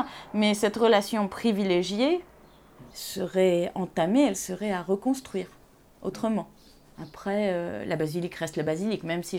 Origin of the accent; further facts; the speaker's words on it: Tunisia; moved away; puisque je suis tunisienne, je faisais toujours visiter la Médina, le point obligé